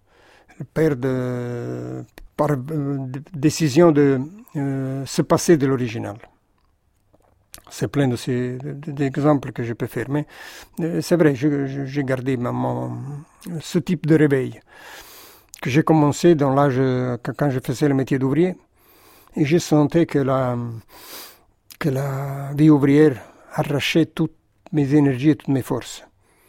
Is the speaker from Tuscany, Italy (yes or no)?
no; Naples, Campania, Italy; moved away; Donc ma réaction a été de partir, de quitter, d'abandonner ce lieu. Et donc, je ne peux pas dire que je suis de Naples.